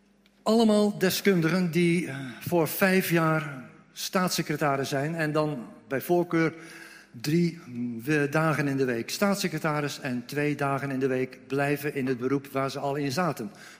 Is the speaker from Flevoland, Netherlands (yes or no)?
yes; Almere, Flevoland, Netherlands; Ik kom uit Almere.